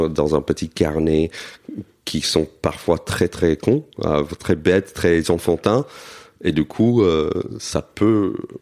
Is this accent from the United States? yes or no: yes; United States; Je me souviens quand j'étais enfant aux États-Unis